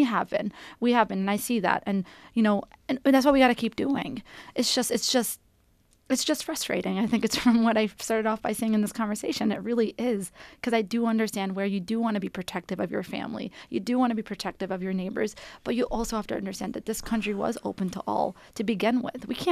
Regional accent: United States; I think we as American citizens should also take a step above and actually remind ourselves of what the justice system is saying.

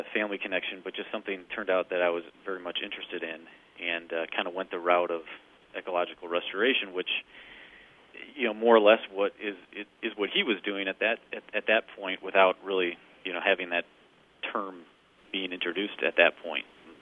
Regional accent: Chicago, Illinois, United States; I grew up in the Chicago area, so we'd often go to the parks

